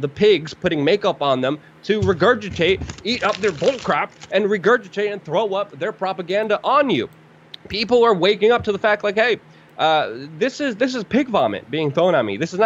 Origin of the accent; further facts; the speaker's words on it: Brooklyn, New York, United States; some of the friends I had here growing up in Brooklyn